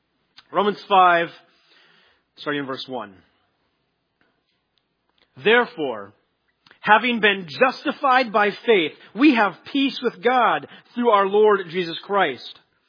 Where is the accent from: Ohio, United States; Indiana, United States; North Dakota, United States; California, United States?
North Dakota, United States; Now, I grew up in North Dakota. I know many of you know that. And we walked on ice all the time.